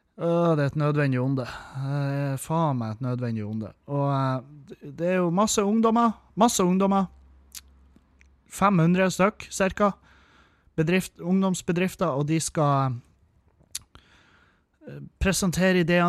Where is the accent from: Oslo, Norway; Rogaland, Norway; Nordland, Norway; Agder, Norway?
Nordland, Norway; Meløy; Der er ungdomsbedrifter fra alle kommuner som finnes, unntatt Meløy, der jeg kommer ifra.